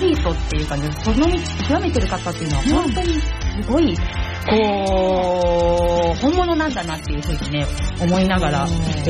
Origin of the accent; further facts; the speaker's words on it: Kawasaki, Kanagawa, Japan; 川崎生まれ川崎育ち、自称夢見ヶ崎動物公園専属アイドル